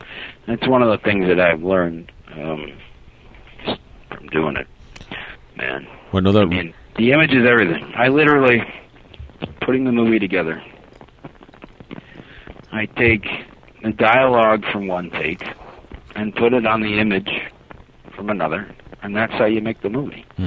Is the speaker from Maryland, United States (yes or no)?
yes; Maryland, United States; which was made in my home state, Maryland.